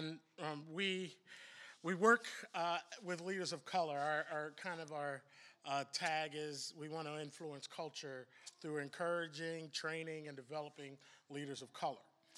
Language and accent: English; Philadelphia, Pennsylvania, United States; I grew up in Philadelphia, and West Philadelphia, you know. That line is always good, right? Just thank you … you know. I grew up in a Black Baptist church.